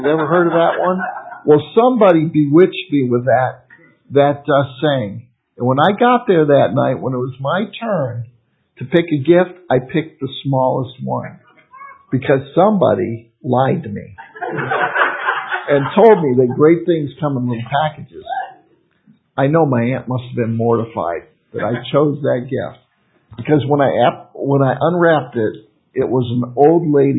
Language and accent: English; Detroit, Michigan, United States; When I was a little boy, we would always, for Christmas, I grew up in Detroit